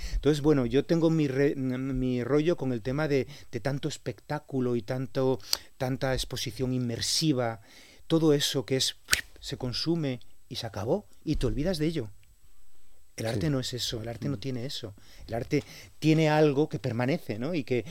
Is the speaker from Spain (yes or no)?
yes; Santander, Cantabria, Spain; Yo trabajé en Teruel y de pronto un día, yo soy de Santander, pero trabajaba en Teruel